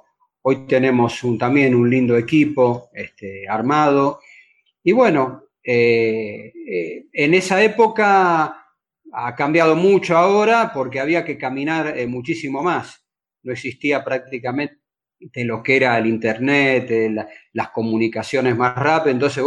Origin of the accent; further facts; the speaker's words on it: Buenos Aires, Argentina; born there; por ahí conozco el barrio, nací acá en Villa Pueyrredón